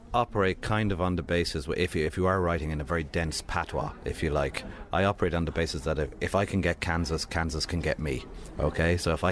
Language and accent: English; Ireland; sometimes as an Irish writer, you look at the map of our country, which is a small, tormented little rock on the edge of the Atlantic.